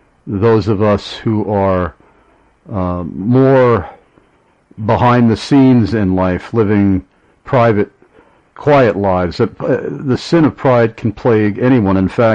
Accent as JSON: {"language": "English", "region": "New York", "country": "United States", "tie": "born or raised there", "lives_now": "Pennsylvania, United States", "said": "at least that I've noticed growing up in New York and living here in Pennsylvania in the Northeast"}